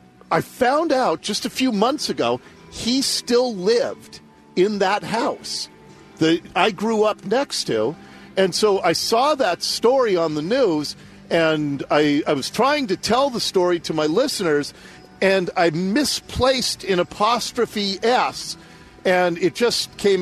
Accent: Ballard, Washington, United States; everybody on the street on which I grew up in Ballard, it was a dead end, both literally and figuratively.

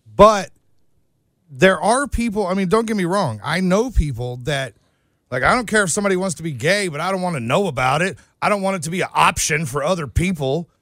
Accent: Texas, United States; Yeah, no, I'm from Texas. That's not the South.

